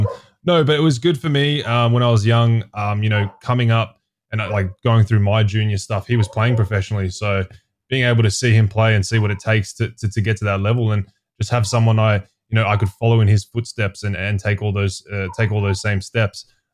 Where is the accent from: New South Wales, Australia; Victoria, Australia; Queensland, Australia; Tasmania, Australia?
Victoria, Australia; Melbourne; Melbourne.